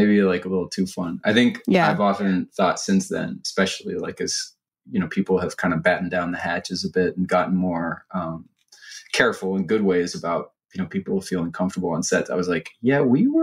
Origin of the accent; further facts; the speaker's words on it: East Coast, United States; I'm from the East Coast originally.